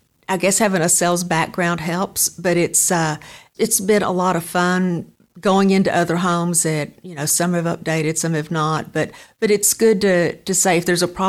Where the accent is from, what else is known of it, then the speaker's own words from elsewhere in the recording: Mesquite, Texas, United States; now in Dallas, United States; Well, actually, I grew up in Mesquite.